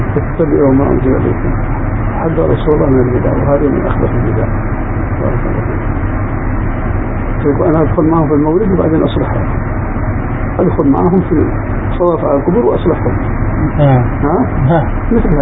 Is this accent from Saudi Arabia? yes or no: no; Libya; accent: Libyan; أنا أتكلم باللهجة الليبية ما أدري إيش تقول